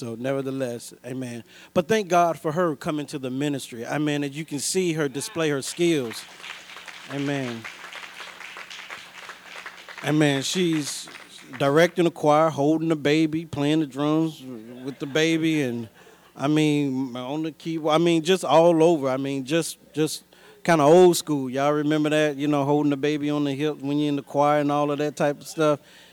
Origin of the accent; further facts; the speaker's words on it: East St. Louis, Illinois, United States; I remember growing up in East St. Louis, I wanted to play baseball like Kevin Riggs.